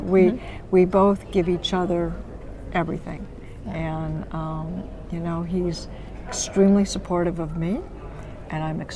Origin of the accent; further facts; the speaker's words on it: Los Angeles, California, United States; He had some business in Los Angeles. I'm from Los Angeles.